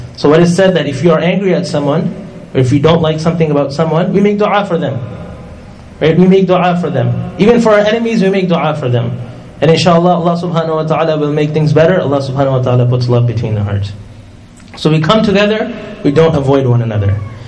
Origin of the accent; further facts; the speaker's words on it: Canada; There was a brother who was also traveling from Toronto. I was traveling from Montreal. He was also from Canada, from Toronto.